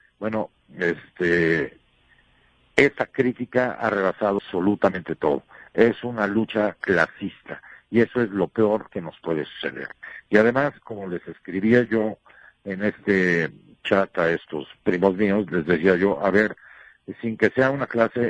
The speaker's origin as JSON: {"language": "Spanish", "country": "Mexico", "said": "somos mexicanos buscando el bien de México"}